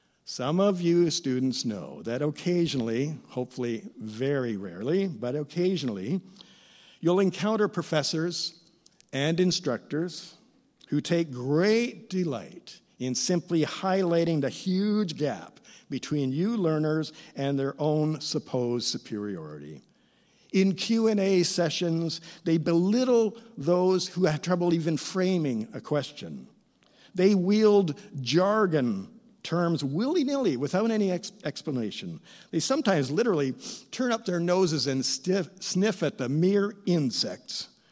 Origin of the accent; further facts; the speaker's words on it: Oakville, Ontario, Canada; Here in Victoria, elsewhere in my adulthood, I'm always … But in my boyhood, growing up in Oakville, Ontario, certainly among my siblings